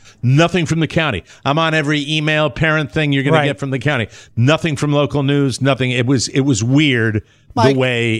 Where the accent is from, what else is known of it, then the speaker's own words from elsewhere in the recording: Netherlands; now in United States; So if I was to say, I'm from the Netherlands